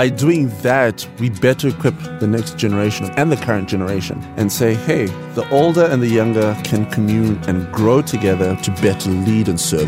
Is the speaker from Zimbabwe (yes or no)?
yes; Bulawayo, Zimbabwe; English is a second language; I'm from the Ndebele tribe, which originally is from Durban, South Africa, and we live in the second largest city, Bulawayo, which actually means the city of kings.